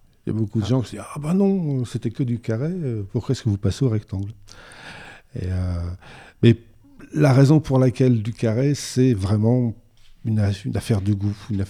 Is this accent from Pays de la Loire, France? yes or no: no; Berck-sur-Mer, Hauts-de-France, France; moved away as an adult; also born or lived in United Kingdom; À l'origine, je suis du Pas-de-Calais. J'habitais à Berck-sur-Mer. Et j'ai émigré en Grande-Bretagne pendant 25 ans.